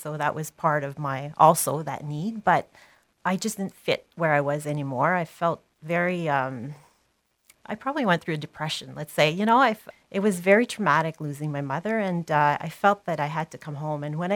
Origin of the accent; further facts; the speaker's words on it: Sturgeon Falls, Ontario, Canada; And for me, my hometown was always Sturgeon Falls, and they found that funny. Because hometown for my kids was Toronto, you know, but hometown for me was Sturgeon. So I knew I'd come back.